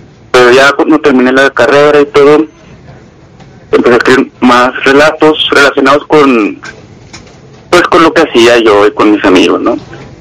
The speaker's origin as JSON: {"language": "Spanish", "town": "Torreón", "region": "Coahuila", "country": "Mexico", "tie": "born or raised there", "also_born_or_lived": "Mexico City / San Luis Potosí", "said": "yo soy de Torreón, Coahuila. Aquí nací y aquí he vivido pues casi todos mis 30 años. Alguna vez estuve viviendo en el DF, en San Luis, pero pues básicamente la mayor parte de mi vida he estado aquí, en Torreón."}